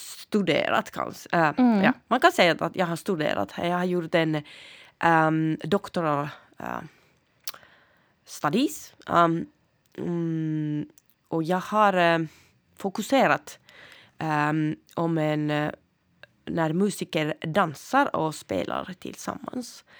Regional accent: Central Finland, Finland; born there; Swedish is a second language; Jag är född i Mellersta Finland.

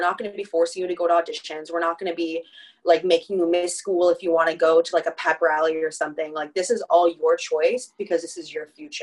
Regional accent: California, United States; I think genuinely growing up in California, I'm really, really thankful that this is where my parents just chose to have a life.

